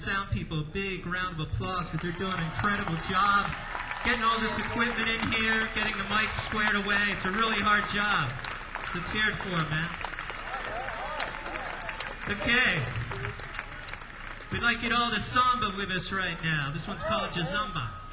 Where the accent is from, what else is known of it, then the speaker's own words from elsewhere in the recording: Philadelphia, Pennsylvania, United States; Okay, we come from the Philadelphia area.